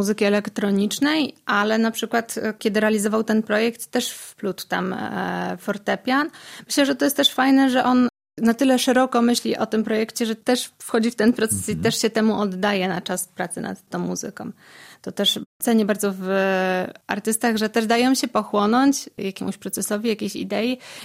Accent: Mielec, Subcarpathian Voivodeship, Poland; Ja pochodzę z Mielca, mieszkam czasami w Tuszymie, czasami w Rzeszowie

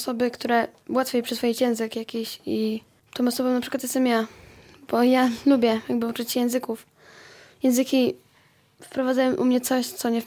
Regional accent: England, United Kingdom; born there; first language en; Polish is a second language; dla mnie angielski uznaję jako ojczysty, ponieważ urodziłem się na terenie Anglii i wychowałem się na piosenkach … albo jakichś innych.

